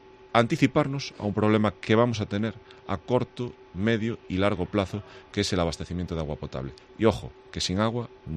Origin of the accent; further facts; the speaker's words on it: Galicia, Spain; que a nuestra comunidad autónoma, Galicia, se le siga maltratando desde Madrid. Me duele como gallego